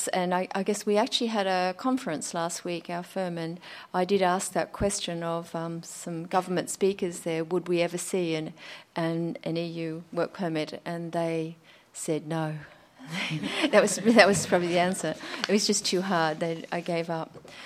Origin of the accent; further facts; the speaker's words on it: Australia; So I come from Australia.